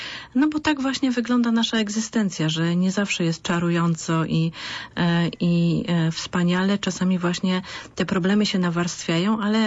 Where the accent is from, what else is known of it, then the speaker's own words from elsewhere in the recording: Kraków, Lesser Poland, Poland; Ja pochodzę z Małopolski, z Krakowa.